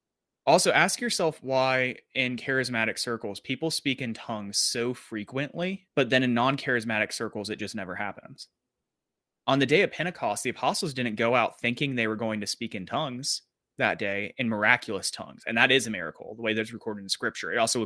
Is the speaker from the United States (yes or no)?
no; South Korea; first language Korean; English is a second language; I heard it in Korean, which is my native language